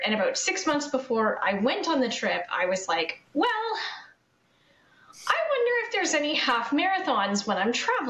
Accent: Canada; but I'm Canadian, we don't litter.

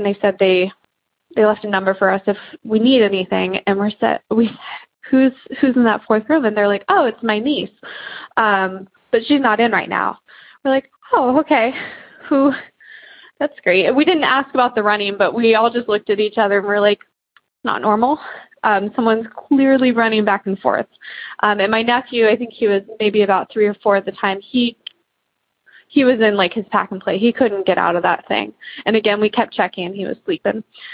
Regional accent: Columbus, Ohio, United States; I'm from Columbus, Ohio.

